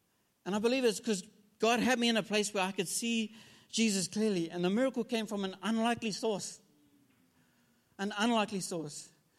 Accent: New Zealand; moved away as an adult; now in Sydney, Australia; In February that year, we moved over from New Zealand. Me and my wife, and at that time, our two-year-old. And $2,500, we moved from New Zealand to start our life here in Sydney.

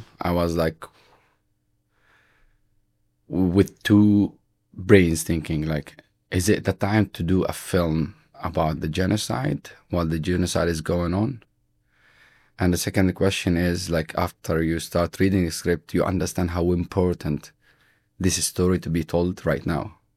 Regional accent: Palestine; moved away as an adult; now in London, United Kingdom; I never really dealt with my childhood or the way I grew up in Palestine. You don't realize the traumas until you are like, I moved 4 years ago to London.

